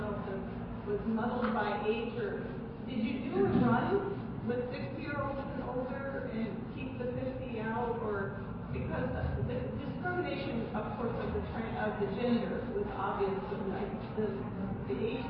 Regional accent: Hawaii, United States; I'm from Hawaii. We have a very good community there that's very helpful.

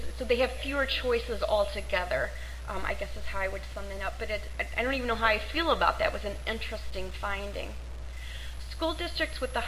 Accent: St. Louis, Missouri, United States; I'm originally from St. Louis, Missouri. We'd have seen the opposite in St. Louis, Missouri.

